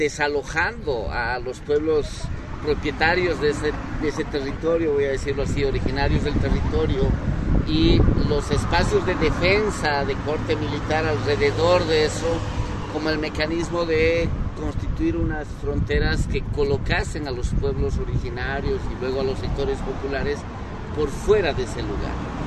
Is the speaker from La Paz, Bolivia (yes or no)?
yes; El Alto, La Paz, Bolivia; yo podría decir en el Alto, la ciudad de donde yo vengo